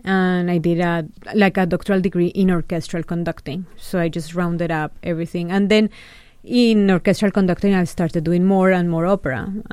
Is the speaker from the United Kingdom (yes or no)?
no; Colombia; moved away as an adult; now in United States; when I came from Colombia to the States. And I started looking, you know, I graduated in Colombia.